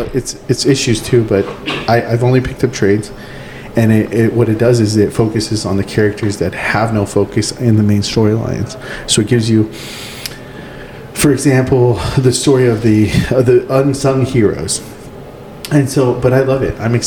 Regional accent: California, United States; So, like, CW, WB, you know, all the KCAL 9, because I grew up in California.

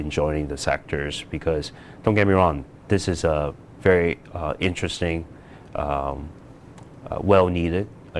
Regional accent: Hong Kong; Oh, I'm from Hong Kong

